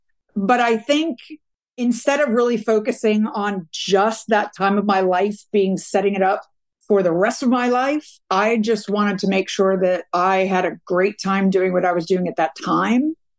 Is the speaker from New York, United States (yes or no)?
yes; New York City, New York, United States; born there; I was born in New York City in Queens.